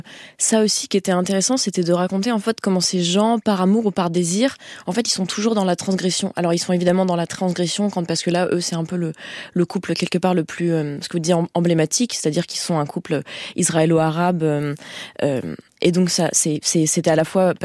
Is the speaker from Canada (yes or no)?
no; France; Et c'est vrai que peut-être venant de France, moi c'était assez surprenant